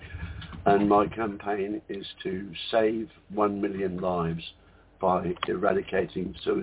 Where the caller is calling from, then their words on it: Whitsunday Islands, Queensland, Australia; from the Whitsunday Islands.